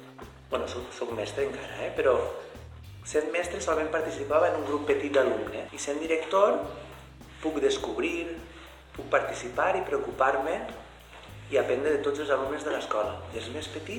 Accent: Gandia, Valencian Community, Spain; born there; Jo vaig néixer a Gandia, que és una ciutat de València.

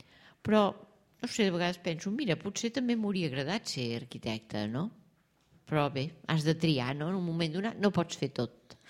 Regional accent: Catalonia, Spain; el Pedraforca és una muntanya que hi ha al Berguedà, que és d'on jo soc.

